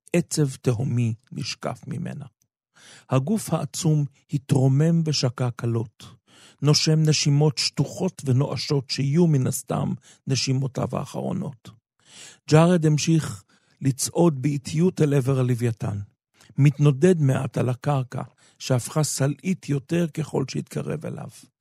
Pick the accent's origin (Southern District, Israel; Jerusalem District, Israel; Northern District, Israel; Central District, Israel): Jerusalem District, Israel; Jerusalem; אני ירושלמי, אני לא רק ישראלי, אני ירושלמי, את מבינה, זאת אומרת.